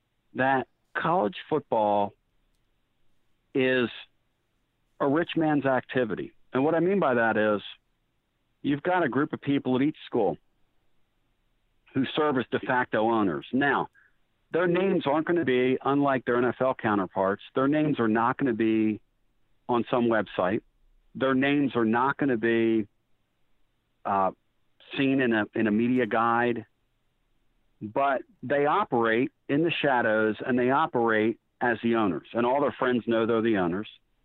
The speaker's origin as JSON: {"language": "English", "region": "Pennsylvania", "country": "United States", "said": "and I come from Pennsylvania, so I maintain my Eagle fan allegiance, grew up in a Penn State family"}